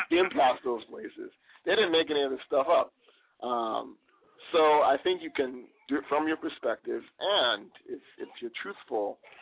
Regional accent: Nigeria; now in United States; technically I'm Nigerian, but compared to like what I call real Nigerians

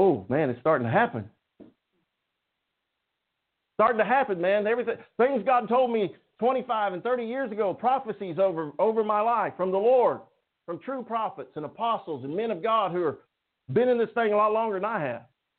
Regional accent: Tulsa, Oklahoma, United States; born there; I was born in Tulsa, grew up going. We lived here, though. We moved here. My mom was from here. But every summer, we drive to Oklahoma, camp out at Lake Keystone.

